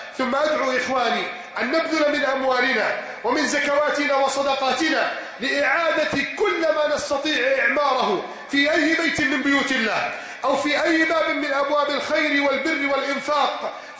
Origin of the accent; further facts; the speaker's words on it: Egypt; بلدنا مصر